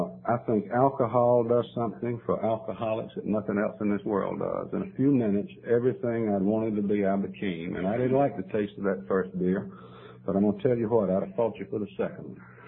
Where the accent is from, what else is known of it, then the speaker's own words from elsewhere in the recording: Saluda, United States; You know, I grew up over here in Saluda. My dad came back to Saluda about 1916.